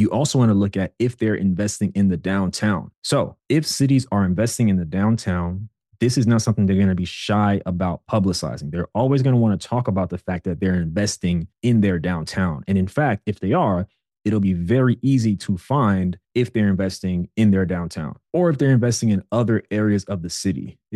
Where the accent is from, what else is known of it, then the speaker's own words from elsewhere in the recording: Brooklyn, New York, United States; I'm from Brooklyn originally, and it felt like overnight there were bike lanes all over the city.